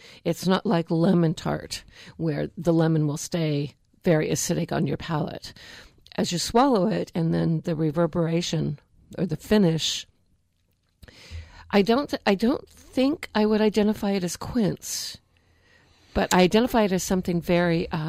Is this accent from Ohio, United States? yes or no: no; Vallejo, California, United States; But I remember I grew up in the East Bay. I grew up in Vallejo.